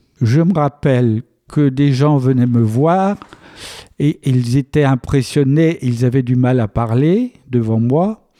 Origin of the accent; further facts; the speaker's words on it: Brittany, France; j'ai demandé à être rapatrié dans ma région d'origine, la Côte de Granit-Rose.